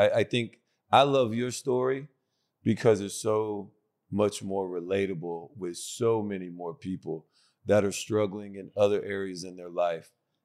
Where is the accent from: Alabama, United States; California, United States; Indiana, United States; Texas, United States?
Alabama, United States; So, I'm from Alabama.